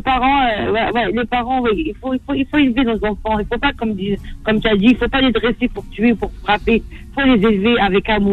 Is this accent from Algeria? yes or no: yes; Algeria; now in France; Je suis partie de France, de l'Algérie. J'ai quitté mon pays. Franchement, la France, elle m'a accueillie.